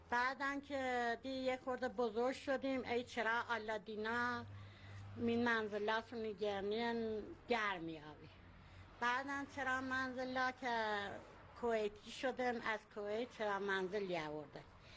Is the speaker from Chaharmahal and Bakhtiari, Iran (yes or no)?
yes; Babaheydar, Chaharmahal and Bakhtiari, Iran; اهل بابا حیدر